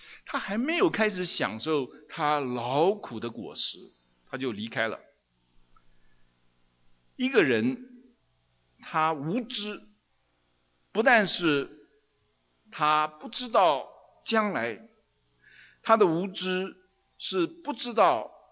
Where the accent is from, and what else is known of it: China